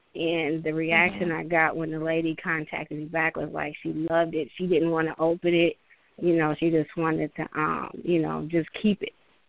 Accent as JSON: {"language": "English", "town": "Milwaukee", "region": "Wisconsin", "country": "United States", "tie": "born or raised there", "said": "I was born and raised in Milwaukee."}